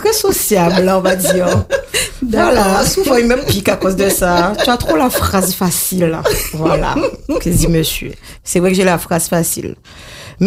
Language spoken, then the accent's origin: French; Sainte-Rose, Guadeloupe; j'ai grandi à Sainte-Rose, au comté, entourée de tous les cousins